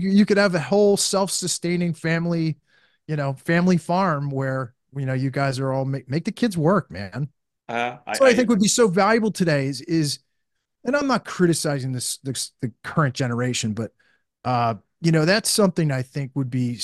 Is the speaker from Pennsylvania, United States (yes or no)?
yes; Pennsylvania, United States; I grew up in Eastern Pennsylvania, grew up on a farm.